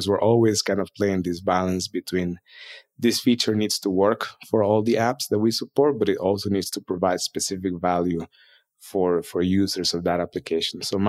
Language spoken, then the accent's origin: English; Costa Rica; By the way, I'm from Costa Rica.